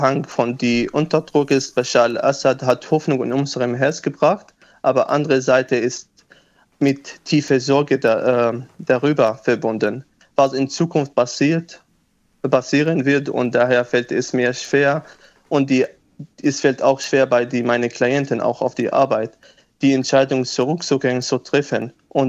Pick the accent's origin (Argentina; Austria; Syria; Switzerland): Syria; German is a second language; now in Germany; viele Syrer auch sind eingebürgert. Ich bin auch Deutscher inzwischen geworden, und Deutschland ist für mich wie ein zweites Heimatland für mich.